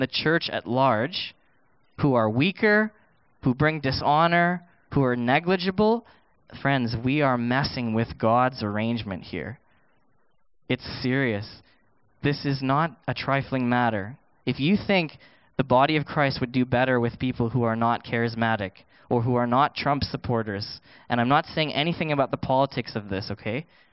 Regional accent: India; And now, man, I love being Indian. I think it's kind of better than most of you. I'm just kidding. But you know what? It's so wonderful because now I've married someone who's not Indian, and she loves Indian culture, and she loves things made in India, like me.

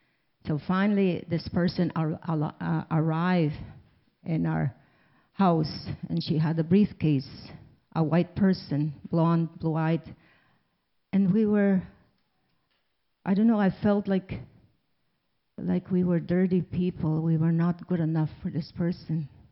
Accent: Waterhen Reserve, Saskatchewan, Canada; born there; When I was a child, I was born in Waterhen Reserve, but we didn't stay in a reserve. We were outsiders because my dad was Métis

